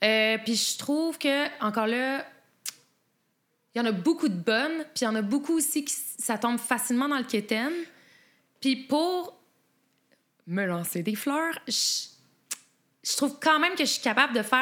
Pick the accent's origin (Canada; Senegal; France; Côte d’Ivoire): Canada; Quebec; accent: Québécois; moi, j'ai un gros accent anglais. Tu sais, c'est un peu moins pire quand je chante, mais j'ai l'accent québécois très prononcé.